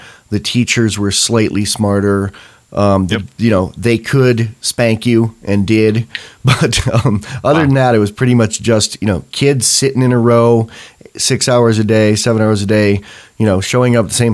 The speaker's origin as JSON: {"language": "English", "region": "New York", "country": "United States", "tie": "born or raised there", "said": "yeah, I grew up in New York State, and my sister is a retired educator, not too far from you in Ithaca."}